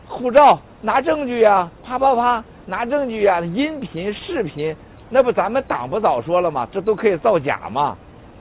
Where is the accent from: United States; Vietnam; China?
China; Northeast China; 我小时候在东北的时候，这个最早看到的就是那个，我很小，六七岁上小学的时候